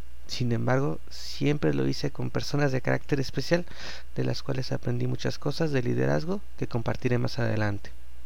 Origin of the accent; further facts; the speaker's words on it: Mexico City, Mexico; born there; Nací en 1981 en la Ciudad de México.